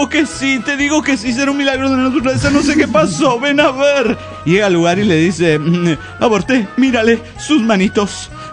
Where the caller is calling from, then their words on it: Cuernavaca, Morelos, Mexico; de Cuernavaca, Morelos, México.